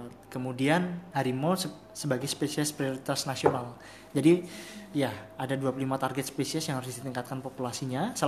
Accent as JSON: {"language": "Indonesian", "region": "Java", "country": "Indonesia", "said": "Kalau di saya kan karena saya dari Jawa, mbah."}